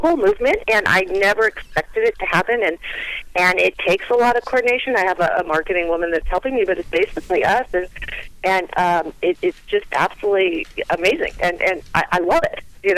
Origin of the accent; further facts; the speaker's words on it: Los Angeles, California, United States; So I'm having a big event in Santa Monica, because I'm from Los Angeles, at the Santa Monica Pier to launch Kids Yoga Day the day before.